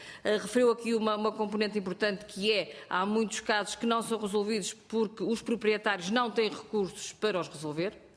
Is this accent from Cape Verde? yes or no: no; North, Portugal; Eu conheço alguns casos a norte do país, de onde eu venho